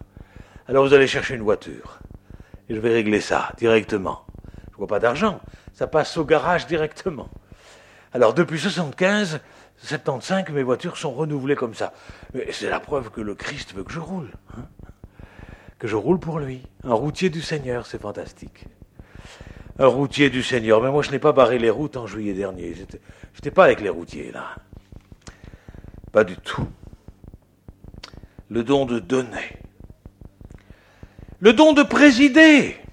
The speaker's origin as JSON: {"language": "French", "country": "France", "said": "Alors chez nous, en France, nous n'avions pas encore tous les 5 ans un contrôle obligatoire de nos véhicules."}